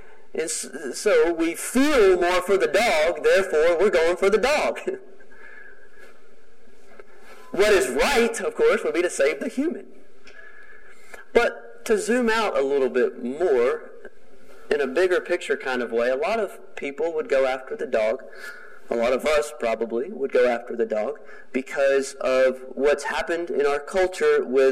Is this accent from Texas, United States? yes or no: yes; Texas, United States; I grew up in the East Texas version of Noah's Ark, okay?